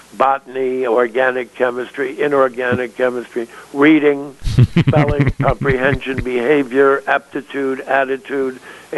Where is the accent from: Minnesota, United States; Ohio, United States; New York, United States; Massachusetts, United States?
New York, United States; Bronx; I was born and raised in the Bronx, and the school, I would say, was about 80% Jewish